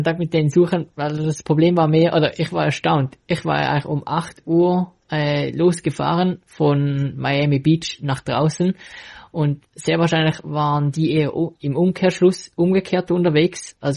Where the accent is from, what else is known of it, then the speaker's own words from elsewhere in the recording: Switzerland; Als Schweizer ist man sich ja schon eher gewohnt, dass es schnell mal hügelig sein kann und dass es nicht lange gerade Strecken gibt